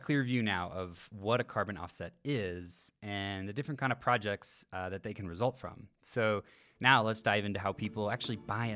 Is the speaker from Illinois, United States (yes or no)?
no; Seattle, Washington, United States; So I grew up in the Seattle area where we don't have oil drilling.